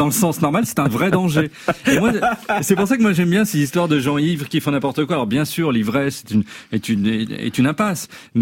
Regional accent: Brittany, France; Et vous savez, moi, j'ai grandi en Bretagne.

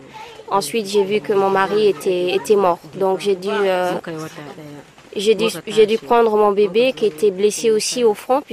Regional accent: Kinasaram, Nigeria; moved away; j'ai dû repartir au Nigeria dans ma ville natale à Kinasaram. Et j'ai pas retrouvé ma famille à Kinasaram.

